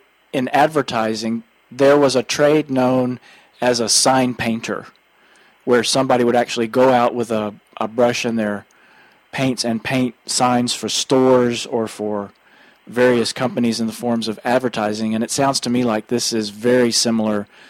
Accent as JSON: {"language": "English", "region": "Texas", "country": "United States", "tie": "born or raised there", "said": "when I was growing up in Texas, I worked at a grocery store"}